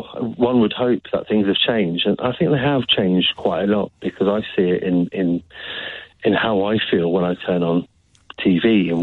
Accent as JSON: {"language": "English", "town": "Harrow", "region": "London", "country": "United Kingdom", "tie": "born or raised there", "said": "I'm Asian. I'm from London. I'm 46 years old. When I was growing up in Harrow"}